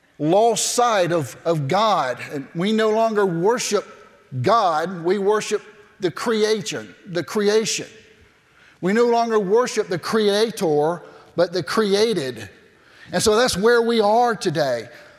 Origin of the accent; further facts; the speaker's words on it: Cairo, Georgia, United States; I'm from South Georgia. I'm from a little town called Cairo.